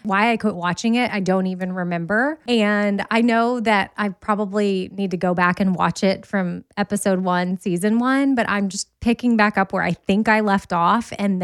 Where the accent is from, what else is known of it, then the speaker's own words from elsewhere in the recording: Austin, Texas, United States; I was born and raised in Austin, though. So that's where I'm hearing a lot of the stories from because I still have family there and friends.